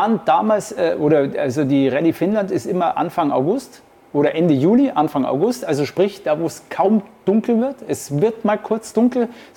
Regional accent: Munich, Bavaria, Germany; born there; ich bin eigentlich als gebürtiger Münchner, dich zieht es immer erstmal nach Süden

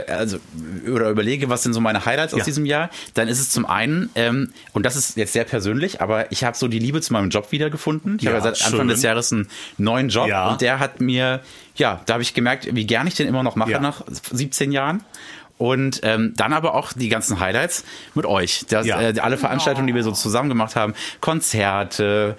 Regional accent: Schwarzenberg, Hesse, Germany; Also ich komme ja aus Schwarzenberg

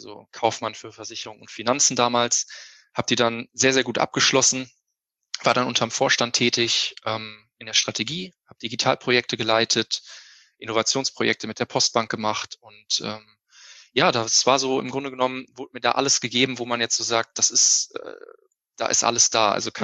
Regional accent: Hilden, North Rhine-Westphalia, Germany; Ich komme aus Hilden, das liegt bei Düsseldorf in Deutschland.

